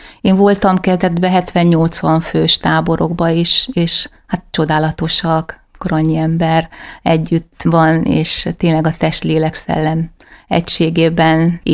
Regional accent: Great Hungarian Plain, Hungary; hegyes, dombos vidékeket jobban kedvelem, mivel alföldi lány vagyok

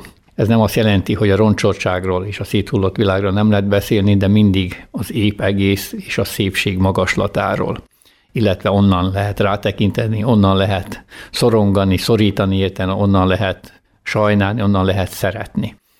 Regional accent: Kanjiža, Vojvodina, Serbia; Délvidékről, Magyarkanizsáról jöttem.

